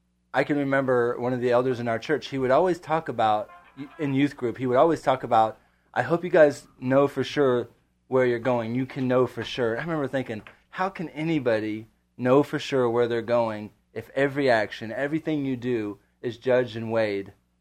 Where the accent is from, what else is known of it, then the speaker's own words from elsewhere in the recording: South Carolina, United States; I traveled to South Carolina because I'm from South Carolina.